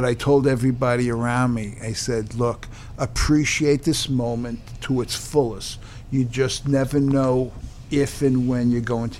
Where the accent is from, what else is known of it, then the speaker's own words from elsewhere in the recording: Queens, New York, United States; Yeah, I grew up in Queens.